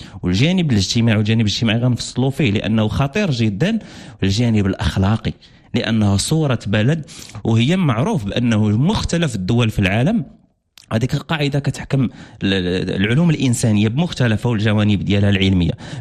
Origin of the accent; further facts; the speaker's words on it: Morocco; لأننا نحن مغاربة وكنعيشوا في بلادنا وكنجولوا في بلادنا.